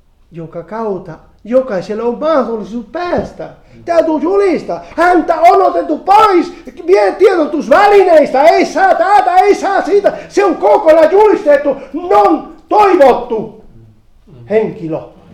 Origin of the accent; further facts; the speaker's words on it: Spain; Finnish is a second language; Siellä oli venäläisiä, ja minä olin espanjalainen